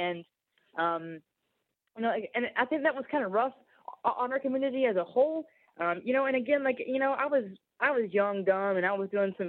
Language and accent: English; the South, United States; I think growing up in the South, like, being gay or being a lesbian was, you know, very taboo and something that you didn't do.